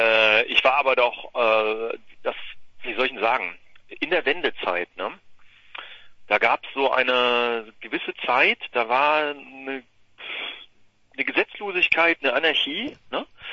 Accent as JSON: {"language": "German", "town": "Bernburg", "region": "Saxony-Anhalt", "country": "Germany", "lives_now": "Hanover, Germany", "said": "Ich komme aus Bernburg, oder wenn man von dort kommt, dann sagt man Bernburg. Also Sachsen-Anhalt, Osten. Ja, Osten, wenn du es Osten nennen möchtest."}